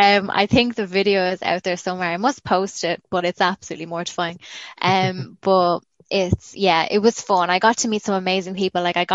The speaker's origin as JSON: {"language": "English", "town": "Galway", "region": "Connacht", "country": "Ireland", "tie": "born or raised there", "moved": "as an adult", "lives_now": "New York, United States", "said": "as much as I appreciate Galway, my hometown in Ireland, it is very much the graveyard of ambition."}